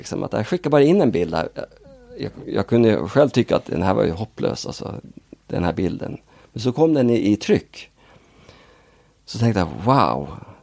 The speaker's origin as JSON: {"language": "Swedish", "country": "Norway", "second_language": "Swedish", "lives_now": "Sweden", "said": "det var ju liksom min dialekt, Norge, oj, var kommer du från?"}